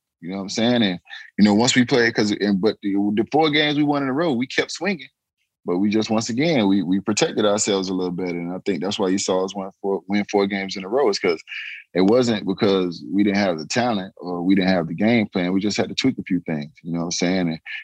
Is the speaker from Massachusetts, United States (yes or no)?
no; Miami, Florida, United States; Nah, growing up in Miami, man, and it was sad because, you know what I'm saying?